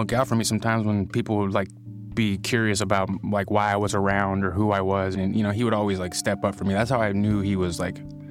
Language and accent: English; Seattle, Washington, United States; I was born in Seattle, Washington. Grew up in an area called the Central District. It's a predominantly black area